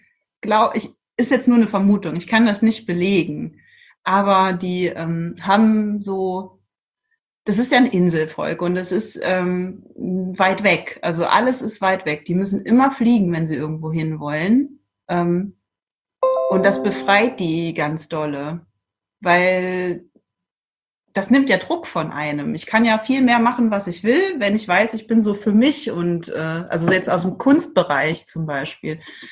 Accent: Trier, Rhineland-Palatinate, Germany; now in Iceland; ich komme aus dem Raum Trier, und da ist ja viel Wein. Mhm. Bin auch als Kind in der Weinlese mitgegangen.

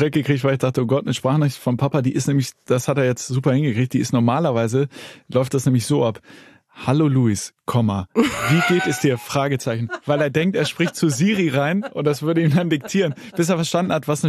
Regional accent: Hamburg, Germany; Und bei der bin ich sozusagen aufgewachsen in Hamburg.

